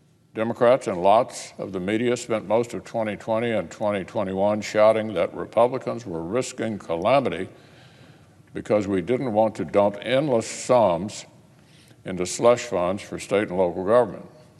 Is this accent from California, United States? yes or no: no; Louisville, Kentucky, United States; As the owner of a coffee house in my hometown of Louisville put it